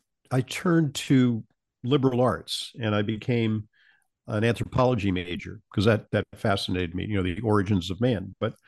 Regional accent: Santa Monica, California, United States; moved away as an adult; now in New York, United States; I traveled from Southern California, where I grew up in Santa Monica, California, to New York to attend Columbia University.

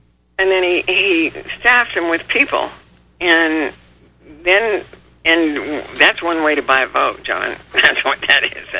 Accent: Utah, United States; I'm 76 years old, so believe me, I lived in a federal free zone because it just wasn't in, I was raised in Utah. It wasn't in Utah.

